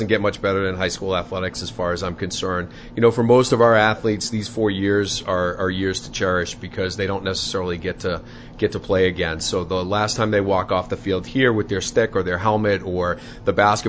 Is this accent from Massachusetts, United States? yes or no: yes; Beverly, Massachusetts, United States; I'm originally from Beverly and grew up in black and orange and came to work in Ipswich